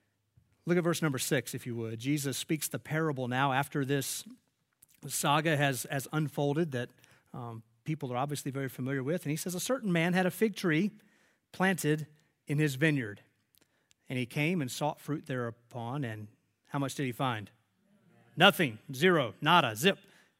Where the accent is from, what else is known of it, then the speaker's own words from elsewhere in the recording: North Carolina, United States; growing up in North Carolina around farms and working on farms and taking time to work different fields.